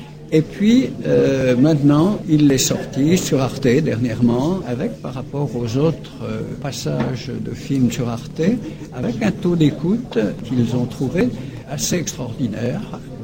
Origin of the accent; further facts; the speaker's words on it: France; en tant que Français, je présentais un film comme ça sur le devoir de désertion en certains cas